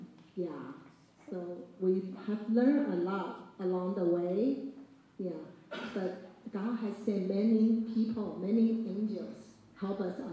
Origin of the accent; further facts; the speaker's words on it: Taiwan; now in United States; Yeah, so childhood in Taiwan, I had a lot of profound memories with families and friends